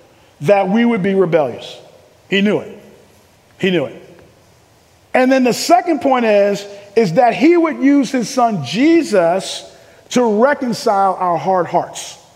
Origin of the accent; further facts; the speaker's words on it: New York City, New York, United States; It's interesting, when I'm from New York City, right? And so in New York City, you go to the UN, nobody can find parking, right?